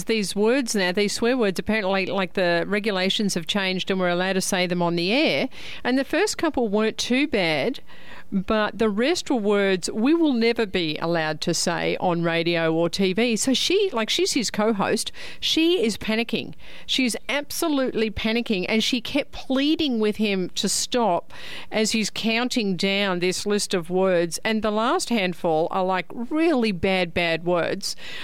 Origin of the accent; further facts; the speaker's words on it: Australia; I'm Australian and we do that.